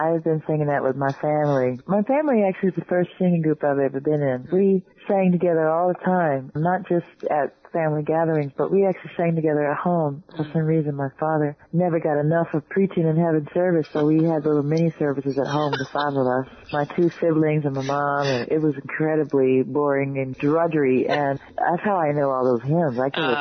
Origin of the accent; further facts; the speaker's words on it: Georgia, United States; I'm from Georgia and Pentecostal background